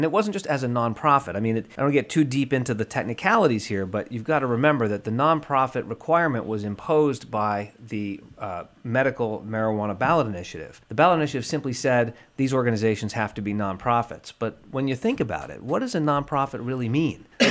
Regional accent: Massachusetts, United States; also born or lived in California; I'm originally from Massachusetts, had lived on the West Coast in California for a number of years

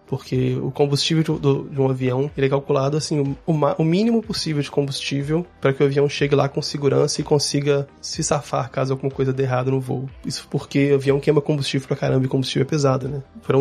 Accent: Belo Horizonte, Minas Gerais, Brazil; BH, como todo mundo conhece, mineiro. Então, falo rápido, falo embolado, tenho paciência. Eu nasci em BH, vivi em BH a minha vida quase toda.

